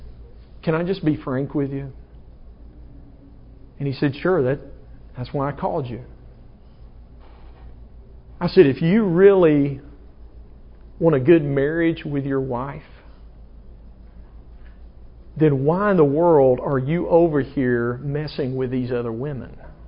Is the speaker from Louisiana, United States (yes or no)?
no; Alabama, United States; listen, I'm from Alabama and so this is just how we were things.